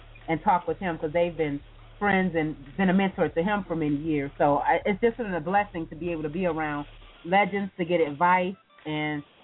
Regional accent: Chicago, Illinois, United States; it's really about my life growing up in Chicago, just a short bio about me going to Chicago public schools, my parents coming from the South.

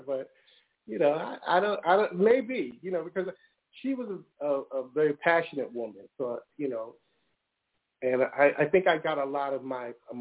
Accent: Brooklyn, New York, United States; I grew up in Brooklyn in the hood

